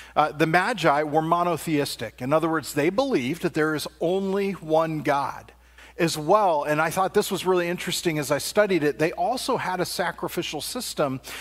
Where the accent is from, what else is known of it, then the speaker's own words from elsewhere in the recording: Long Beach, California, United States; Growing up in Long Beach, California, one of the things in the area where I lived is that there was a block where there were about five churches all stacked right next to each other.